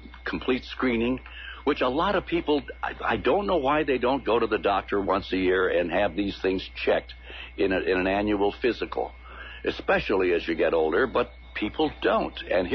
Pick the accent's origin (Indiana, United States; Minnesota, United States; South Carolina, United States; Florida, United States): Indiana, United States; moved away as an adult; now in Detroit, United States; when I came here from Indiana, when I came to work here in Detroit